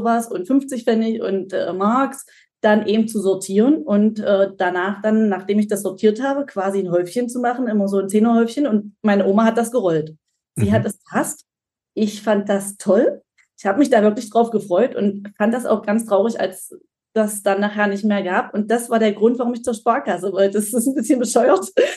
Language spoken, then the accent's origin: German; East Germany, Germany; wir kommen aus dem Osten